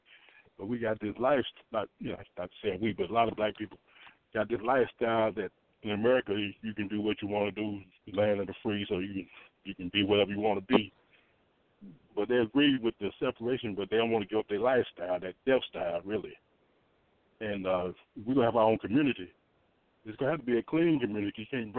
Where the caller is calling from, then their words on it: Michigan, United States; Right now I'm calling out of Michigan, but I live in Florida.